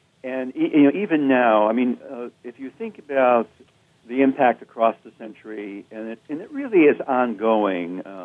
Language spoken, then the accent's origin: English; Chicago, Illinois, United States; I remember growing up, I grew up in Chicago. We had duck and cover air raid drills.